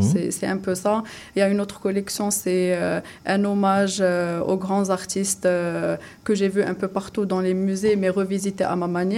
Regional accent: Morocco; moved away; c'est là où j'ai quitté le Maroc et je suis allée à l'étranger.

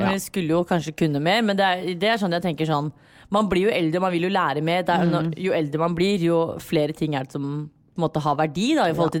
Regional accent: Iran; hvorfor skal jeg stå på en pydestall og skrike jeg er iraner, jeg er perser

